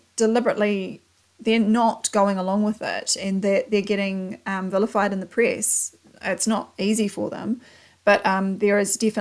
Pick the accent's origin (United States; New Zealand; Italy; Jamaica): New Zealand; accent: Kiwi; you can listen to 15 hours of my Kiwi accent